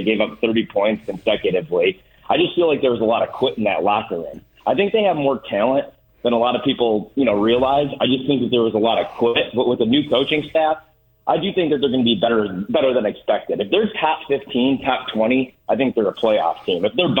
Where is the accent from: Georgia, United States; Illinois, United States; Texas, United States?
Illinois, United States; Chicago; because I'm from Chicago, obviously.